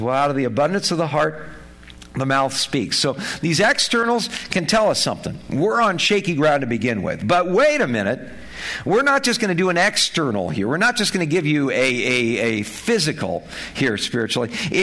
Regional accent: California, United States; You know, the speed limit, you know, I grew up in California.

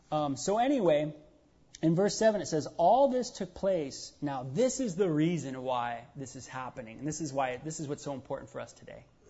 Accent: California, United States; I'm from California. We're all liberal there.

